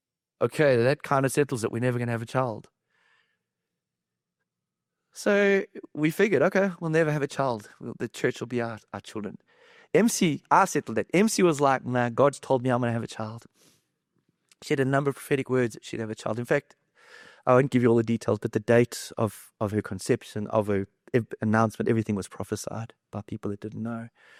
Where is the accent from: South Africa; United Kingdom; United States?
South Africa; moved away; It's December holidays. And in South Africa, that's like your summer holidays here. I'm from Africa. Our big holiday is December.